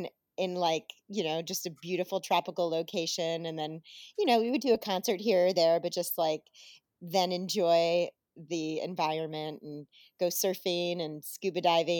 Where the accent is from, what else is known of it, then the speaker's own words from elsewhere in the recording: Detroit, Michigan, United States; Oh, yeah. I'm Detroit.